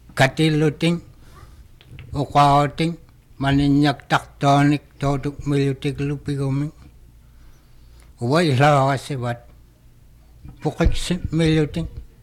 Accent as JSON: {"language": "English", "region": "Shanghai", "country": "China", "tie": "born or raised there", "said": "born and raised in Shanghai."}